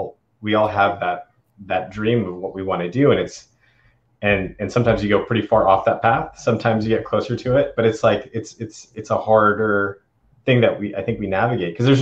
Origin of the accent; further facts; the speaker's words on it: Maine, United States; You know, I grew up in Maine, which is, you know, a very, you know, it's the whitest state in the country.